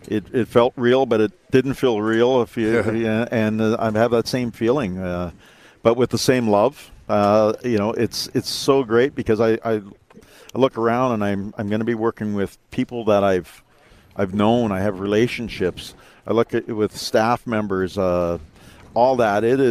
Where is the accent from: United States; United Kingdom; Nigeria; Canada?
Canada; Dauphin, Manitoba; my hometown of Dauphin, Manitoba